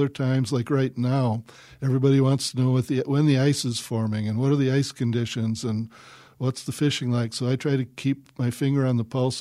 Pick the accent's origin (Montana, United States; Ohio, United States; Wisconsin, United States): Wisconsin, United States; Two Rivers; I grew up on Lake Michigan in Two Rivers